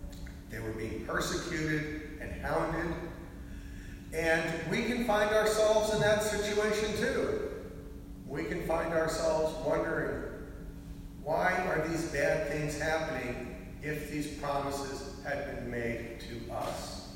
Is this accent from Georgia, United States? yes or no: no; New York, United States; When I grew up outside of New York, and this was in a different television age, the local station, WABC Channel 7, had the 4:30 movie, which showed every day.